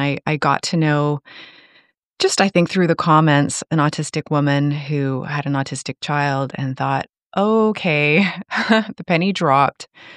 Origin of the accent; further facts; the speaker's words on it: Cornwall, Ontario, Canada; born there; also born or lived in England / Toronto; I was born in Cornwall, Ontario, and lived in England for, a decade, lived in Toronto for another decade, and then in the height of COVID, for some strange reason, we randomly decided to move to Kingston and have been here ever since.